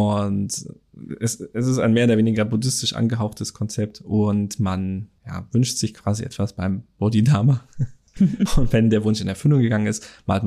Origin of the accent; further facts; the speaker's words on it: Germany; Aber, also ja, als Deutscher möchte man ja irgendwie alles in Fußballfelder umrechnen.